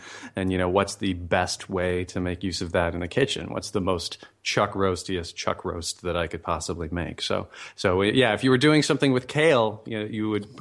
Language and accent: English; Lawrence, Kansas, United States; So I grew up, I was born in Lawrence, Kansas, and I grew up there.